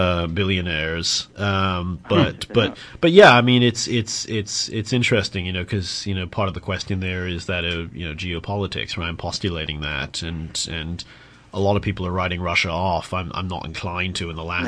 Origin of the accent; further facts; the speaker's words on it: United Kingdom; I'm from the UK originally. I mean, I'm sort of, you know, Anglo-American is probably the best way to describe it